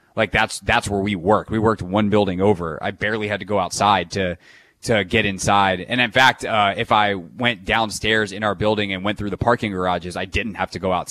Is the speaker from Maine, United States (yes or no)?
no; Greenville, South Carolina, United States; because that was the team that was closest to me growing up in Greenville, South Carolina.